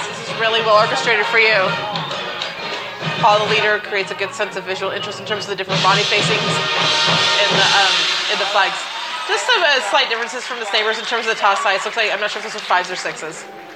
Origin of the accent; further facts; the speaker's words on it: Valencia, California, United States; I'm from Valencia, California, here together with you at the Davis Cup.